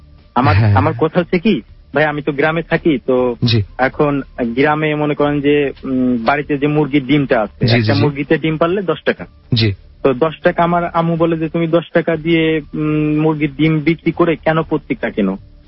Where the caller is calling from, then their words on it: Faridpur, Dhaka Division, Bangladesh; ফরিদপুর থেকে।